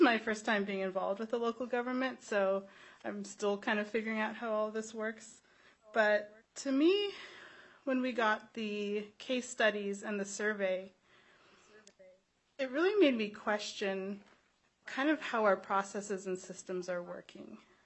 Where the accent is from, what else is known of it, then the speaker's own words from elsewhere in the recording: Bremerton, Washington, United States; I'm from Bremerton